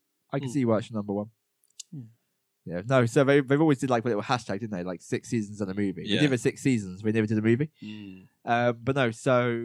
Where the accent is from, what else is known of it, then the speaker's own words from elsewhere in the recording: India; accent: Indian; That's just you know, just because of my Indian accent.